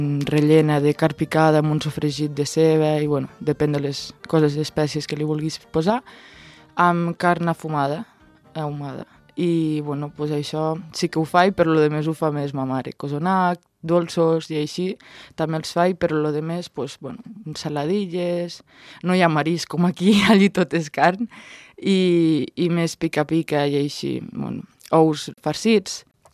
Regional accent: La Portella, Catalonia, Spain; also born or lived in Romania; vaig néixer a Romania fa 26 anys i fa 20 anys que estem a Catalunya. Vam viure a la Portella tota la vida, després vaig estar uns anys al Farràs i ara estem a Torreferrera.

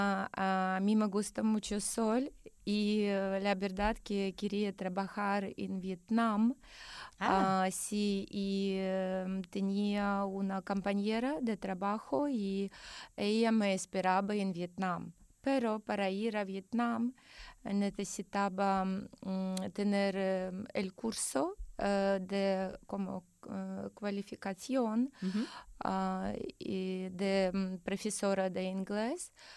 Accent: Russia; moved away; also born or lived in Denmark; Salí de Rusia en 2019.

